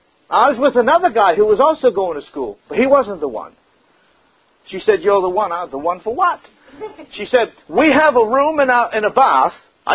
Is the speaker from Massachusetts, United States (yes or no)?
yes; Massachusetts, United States; also born or lived in Western US; Oh, I told her where I was from, that I was from Massachusetts, but I had been living out west for a number of years.